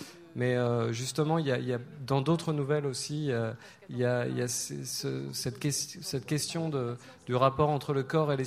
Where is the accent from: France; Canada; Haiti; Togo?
France; Metz, Grand Est; parce que j'ai grandi à Metz où il y a eu ce festival.